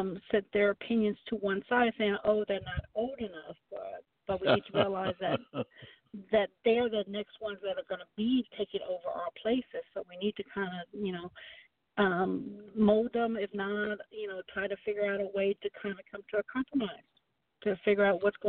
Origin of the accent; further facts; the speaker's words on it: Charlotte, North Carolina, United States; I'm a product of the Charlotte Mecklenburg schools. I grew up here in Charlotte.